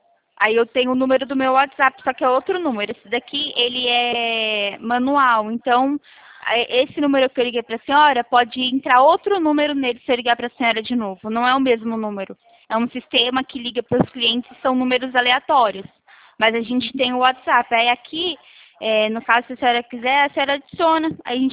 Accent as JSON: {"language": "Portuguese", "town": "Araras", "region": "São Paulo", "country": "Brazil", "said": "Mais ou menos perto, eu sou aqui de Araras."}